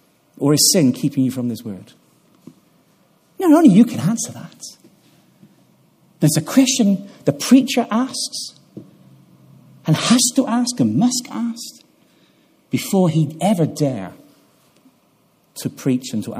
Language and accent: English; Gloucester, South West England, United Kingdom; In Trinity Baptist Church, where I grew up in Gloucester